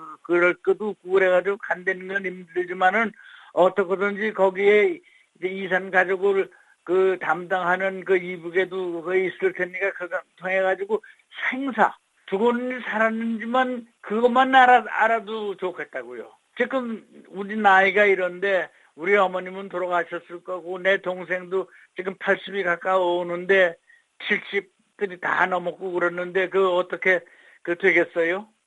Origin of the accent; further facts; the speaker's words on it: Wonsan, Kangwon, North Korea; moved away; 원산시 서구리 189 바로 역전이에요. 역전. 원산 역전에 큰 2층 집.